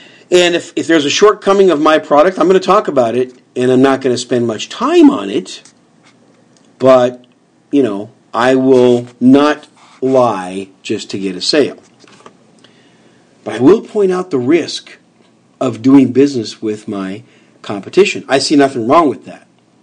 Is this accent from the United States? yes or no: yes; Wisconsin, United States; I grew up in Wisconsin. I grew up 13 miles from Lambeau Field.